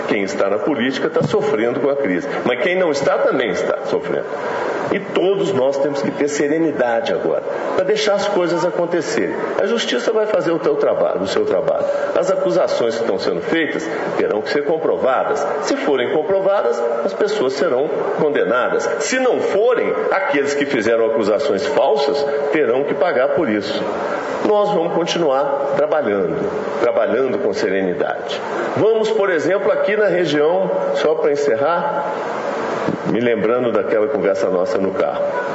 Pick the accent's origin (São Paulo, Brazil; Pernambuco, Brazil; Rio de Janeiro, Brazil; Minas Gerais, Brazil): Minas Gerais, Brazil; Nós somos mineiros.